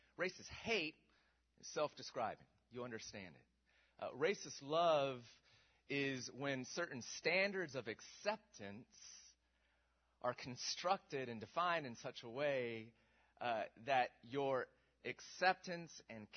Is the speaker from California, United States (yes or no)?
yes; California, United States; also born or lived in Ohio; and I say, California. That's where I grew up. And they say, no, where are you from? I say, well, I was born in Ohio.